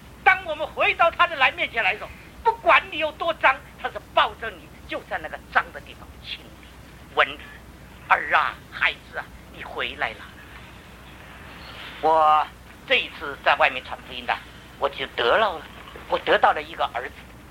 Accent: Tibet, China; 哎，我西藏人这个舌头特别长

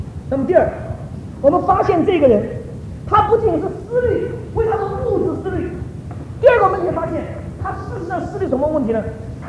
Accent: Taiwan; 我是从台湾来的，我记得我们在民国三十几年刚刚到台湾的时候，我们生活非常的苦。

